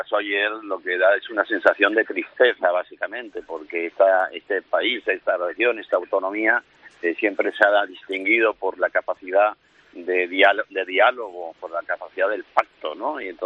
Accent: Catalonia, Spain; Una imagen que no me gusta nada, como catalán no me gusta nada.

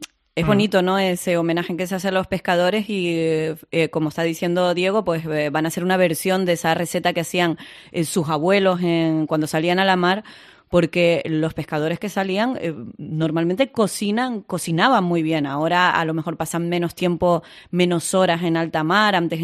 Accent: Los Cristianos, Canary Islands, Spain; yo te animo de verdad a que disfrutes de ese día, de que te vengas a mi pueblo de los cristianos.

